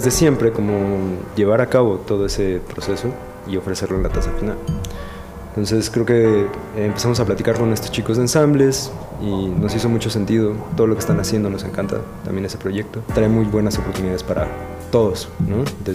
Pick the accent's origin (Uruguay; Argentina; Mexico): Mexico; porque somos de México y hay una bandera de por medio